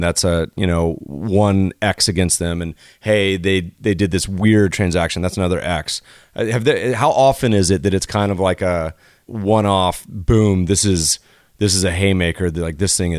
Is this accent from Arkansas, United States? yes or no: no; Colorado, United States; I grew up partially in Colorado